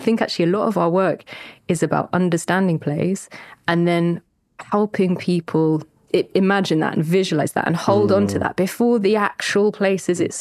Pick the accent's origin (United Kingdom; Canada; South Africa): United Kingdom; South West England; You know, we grew up around the Jurassic coast.